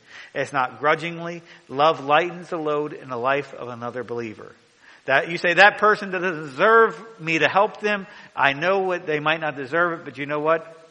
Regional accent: Maryland, United States; I know that I'm from Maryland. Some people call that up north. Some people call that down south.

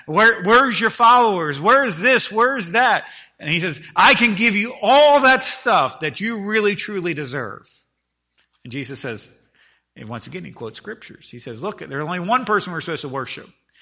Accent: Maryland, United States; When I grew up, we grew up in Maryland.

